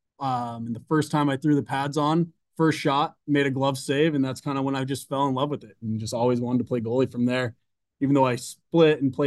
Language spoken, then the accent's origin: English; Colorado, United States; also born or lived in upstate New York; I was pretty fortunate being in upstate New York at that time, but I was from Colorado, came from Colorado.